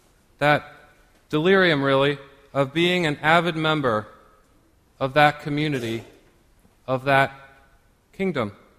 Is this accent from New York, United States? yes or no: no; Indianapolis, Indiana, United States; Duke's dream of becoming national champion for the first time became a reality that weekend in my hometown